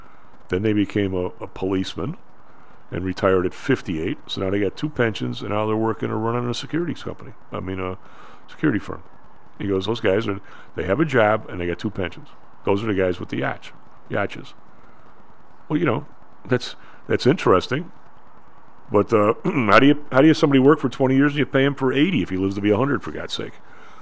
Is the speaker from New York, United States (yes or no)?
no; Evergreen Park, Illinois, United States; also born or lived in Chicago; I grew up in Evergreen Park. You know, well, I was back in the yards, but then Evergreen Park.